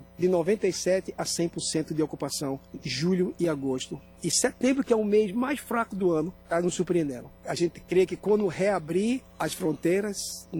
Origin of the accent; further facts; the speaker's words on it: Recife, Pernambuco, Brazil; Gosto muito da minha terra, gosto dos meus amigos e gosto da minha comida, das comidas típicas, gosto da praia.